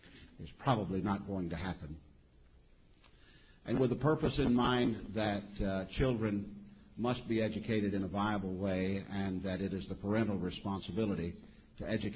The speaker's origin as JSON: {"language": "English", "town": "Tallahassee", "region": "Florida", "country": "United States", "said": "from Tallahassee, Florida."}